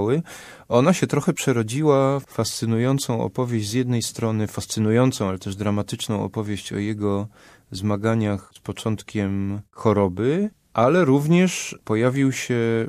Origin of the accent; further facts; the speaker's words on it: Bydgoszcz, Kuyavian-Pomeranian Voivodeship, Poland; also born or lived in Toruń; urodziłem się w Bydgoszczy i mieszkałem w Bydgoszczy do 12 roku życia. Potem kolejny tuzin to był Toruń. Dopiero trzeci etap to jest ten krakowski. Tak to wygląda, ale rzeczywiście tak, Bydgoszcz jest bardzo, bardzo mi bliska.